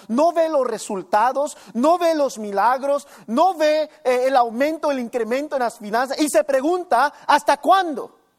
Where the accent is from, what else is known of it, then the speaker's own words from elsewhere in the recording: Cathedral City, California, United States; Crecí en esta ciudad tan linda, Cathedral City siempre tiene un lugar muy especial en mi corazón. Amo esta ciudad como no tiene idea. Crecí en en Dream Homes, ahí pasé mi niñez, mi juventud. Asistí aquí en las escuelas en la área.